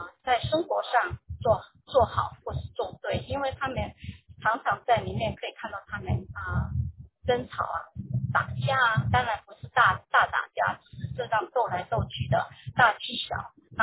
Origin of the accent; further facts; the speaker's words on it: Taiwan; 你说英文也讲得不好，国语呢，人家学的是中国大陆的拼音，我是台湾人，是注音符号，那又不会讲柬埔寨语